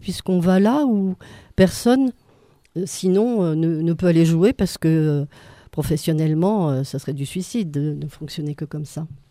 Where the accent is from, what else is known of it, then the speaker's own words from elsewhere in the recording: Paris, Île-de-France, France; also born or lived in Provence / Grenoble; now in Drôme, France; Paris, puis la Provence, puis Grenoble, où j'ai fait toute ma carrière de professeur de français